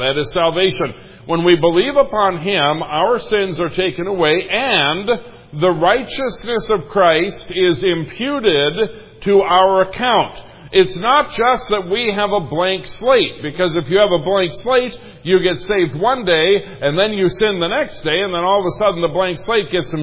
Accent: Minnesota, United States; Now, where I grew up in Minnesota, confusion was rife in Minnesota as to this point

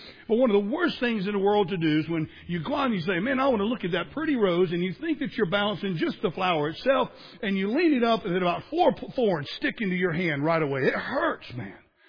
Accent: Florida, United States; I grew up in Southwest Florida. We had these things called sand spurs there.

